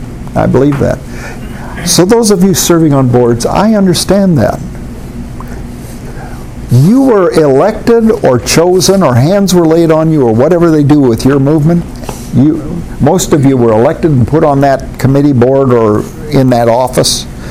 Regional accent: West Coast, United States; I came here from the West Coast, so I'm a left coaster, see?

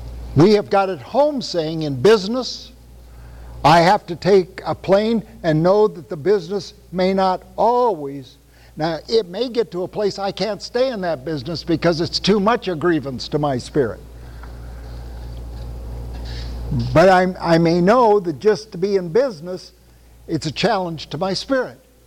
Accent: United States; and I'm glad I'm an American, and it was just a chance of birth. I didn't do a thing to achieve it. I was born. I'm glad to be an American.

